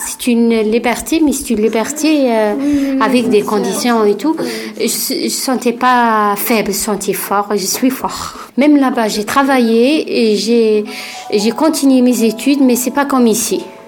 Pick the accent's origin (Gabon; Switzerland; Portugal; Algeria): Algeria; moved away as an adult; now in France; Je suis algérienne, nationalité algérienne.